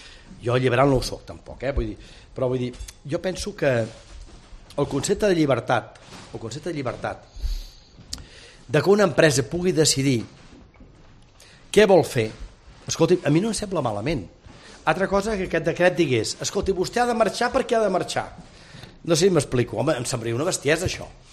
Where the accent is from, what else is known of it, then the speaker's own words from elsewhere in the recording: Vic, Catalonia, Spain; jo sóc fill de Vic